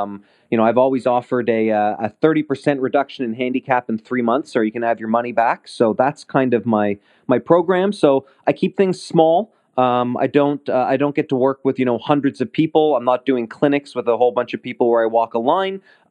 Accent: Ottawa, Ontario, Canada; also born or lived in Kentucky, United States; now in Toronto, Canada; Born and raised in Ottawa, and after spending some time down at university in Kentucky, playing on NCAA scholarship, I moved to Toronto

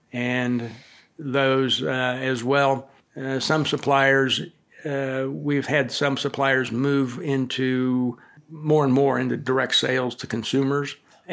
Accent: Lawrence, Kansas, United States; We are in Eastern Kansas or Northeastern Kansas, roughly.

